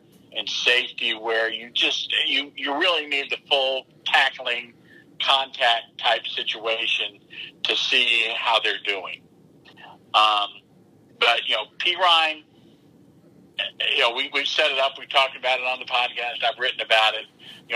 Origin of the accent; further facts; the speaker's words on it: McLean, Virginia, United States; You know, I drive by it every time, and I never, considering I'm from McLean, you would think that I would stop there some point.